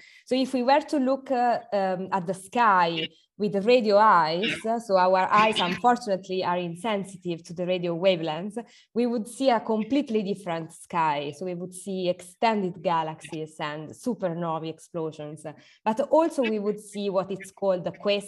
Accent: Perugia, Umbria, Italy; also born or lived in Bologna / Netherlands; I grew up in Perugia, so I come from the very center of Italy, and then I moved around, passing from Bologna, then moving to the Netherlands, and then coming back to Italy in 2019.

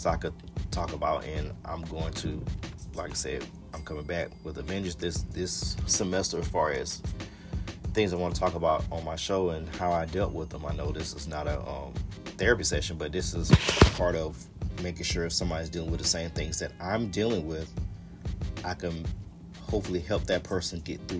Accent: Georgia, United States; If you just now listen to my podcast, of course, you know I'm from Georgia.

